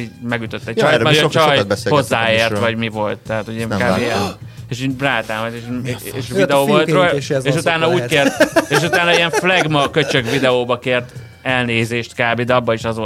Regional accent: Miskolc, Borsod-Abaúj-Zemplén, Hungary; Persze, igen, én találkoztam már ilyen ilyet, Miskolci vagyok, tehát elég sok ilyet láttam

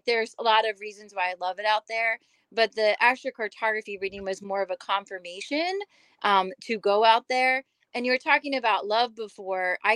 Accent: Maryland, United States; I'm from Maryland, but I keep getting called back there.

